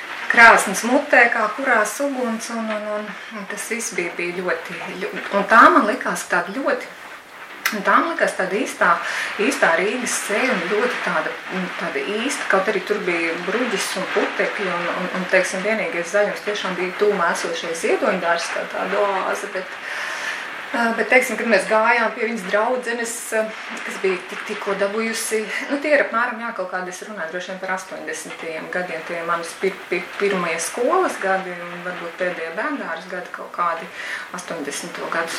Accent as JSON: {"language": "Latvian", "town": "Saldus", "region": "Saldus Municipality", "country": "Latvia", "tie": "born or raised there", "said": "Es esmu pati tātad dzimusi un augusi Saldu"}